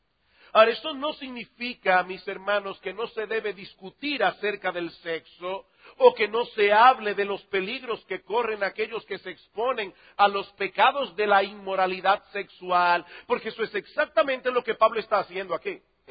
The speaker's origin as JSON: {"language": "Spanish", "country": "Dominican Republic", "said": "Yo le dije, sí, yo soy dominicano, ¿y cómo tú lo sabes?"}